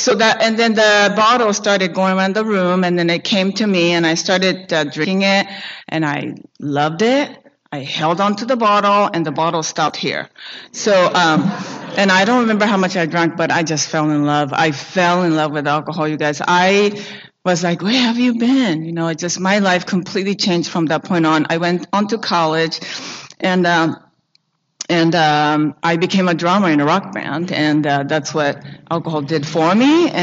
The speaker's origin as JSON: {"language": "English", "country": "Japan", "tie": "born or raised there", "said": "Growing up in Japan, I just didn't belong, really."}